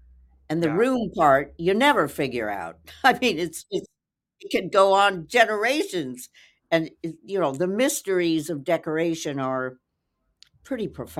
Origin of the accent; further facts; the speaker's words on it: California, United States; moved away as an adult; Well, I'm a Californian, went to USC, party girl, had a great time there, flunked out, moved to New York to work for Women's Wear Daily and W, and they sent me to Paris